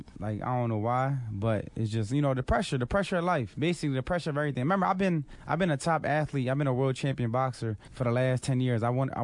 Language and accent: English; Philadelphia, Pennsylvania, United States; born there; I was born in North Philly. I was born from the hood, but my daughter was born in the palace.